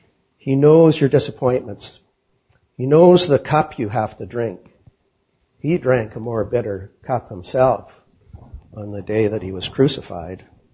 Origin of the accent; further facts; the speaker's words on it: Saskatchewan, Canada; And I'm from Saskatchewan.